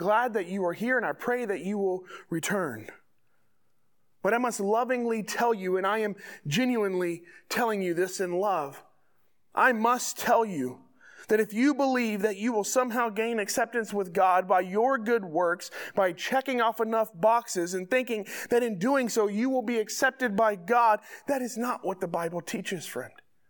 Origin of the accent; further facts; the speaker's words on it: Georgia, United States; moved away as an adult; also born or lived in Worcester, Massachusetts; Most of you probably know that my family moved here from Massachusetts. We're originally from Georgia, but we moved to Massachusetts after seminary to plant a church in Worcester, Massachusetts.